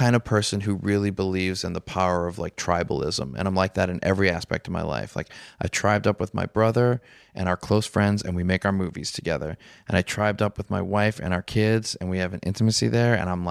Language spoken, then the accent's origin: English; New Orleans, Louisiana, United States; And I'm from New Orleans and this weird thing happened when Katrina happened like 10 years ago.